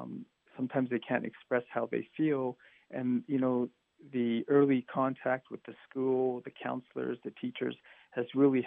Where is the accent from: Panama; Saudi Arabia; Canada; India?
Canada; moved away as an adult; now in El Paso, United States; Initially, I was raised in Canada, and I worked there as a therapist until, I changed careers and went into medicine.